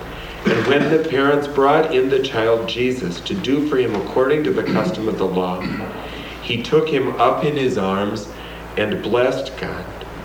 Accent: South Dakota, United States; also born or lived in Minnesota; I grew up in South Dakota, and I do not apologize for it.

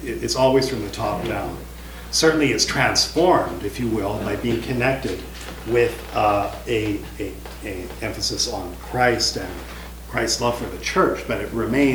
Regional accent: Canada; I'm a Canadian

